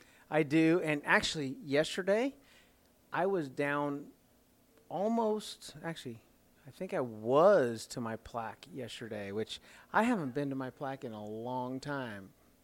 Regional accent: Las Vegas, Nevada, United States; The city grew so big, so fast, because I grew up there. I was born and raised in Las Vegas.

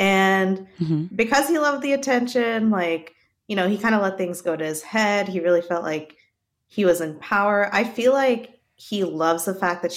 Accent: Arkansas, United States; Oh, you know, see, I'm from Arkansas, so I know what glamping is.

